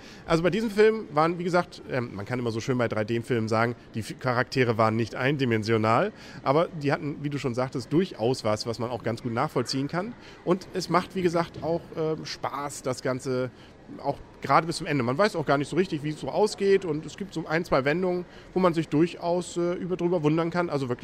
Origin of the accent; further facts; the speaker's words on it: Northern Germany, Germany; als Norddeutscher freut man sich einfach über Wikinger, nicht?